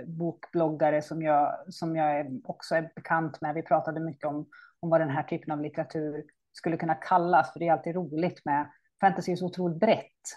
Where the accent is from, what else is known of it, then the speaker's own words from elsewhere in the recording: Sundsvall, Västernorrland County, Sweden; Men jag är en författare från Sundsvall, så jag har en stadig Norrlands koppling i mitt författarskap.